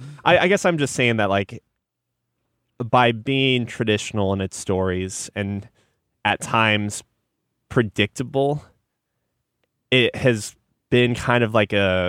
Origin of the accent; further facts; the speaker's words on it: Omaha, Nebraska, United States; So because it recognizes I was from Omaha, my map is actually Omaha.